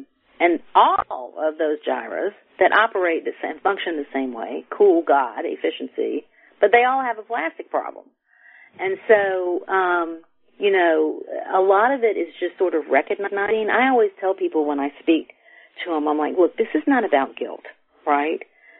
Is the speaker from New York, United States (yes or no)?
no; Alabama, United States; I'm from Alabama, so I can't do math